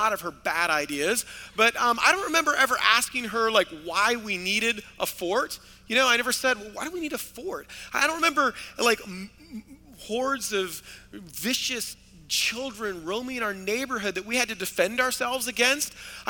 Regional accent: Florida, United States; I grew up in South Florida, and I remember in our backyard we had this huge mango tree

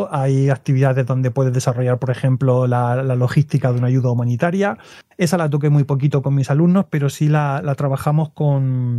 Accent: Murcia, Region of Murcia, Spain; yo soy de Murcia

